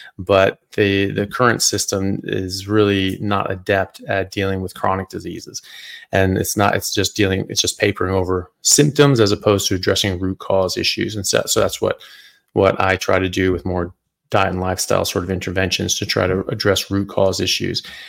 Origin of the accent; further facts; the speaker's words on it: United States; now in Australia; Well, I'm an American medical doctor and physician. I work currently in Australia in neurosurgery, and I have a practice in metabolic medicine.